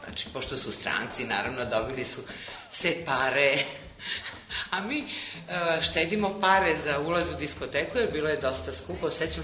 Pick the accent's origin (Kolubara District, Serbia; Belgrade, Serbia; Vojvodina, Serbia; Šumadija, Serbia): Šumadija, Serbia; Kragujevac; also born or lived in Novi Beograd; 16 godina u Kragujevcu. Jako volim taj grad i još, jako sam bila vezana jer moji najlepši trenuci detinjstva su prošli u Kragujevcu.